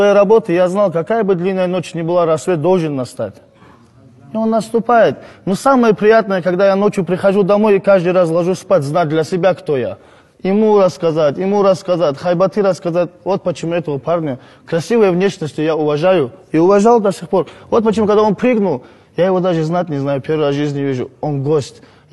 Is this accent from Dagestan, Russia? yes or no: yes; Dagestan, Russia; Я с гордостью ответил, что я из Дагестана.